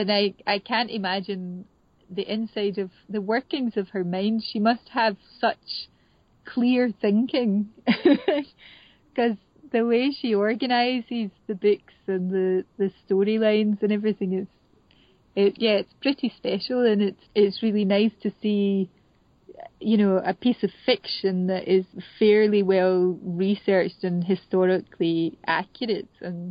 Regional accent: Scotland, United Kingdom; born there; I'm not a Gaelic speaker. I was born in the Lowlands, and although I've had exposure to Gaelic, I'm not a speaker.

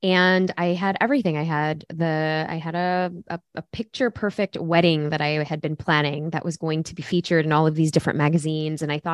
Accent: Chicago, Illinois, United States; at least where I grew up in Chicago, you had the melting pot, but then you had the Blacks, the Latinos, the Asians, the Indians, like everyone.

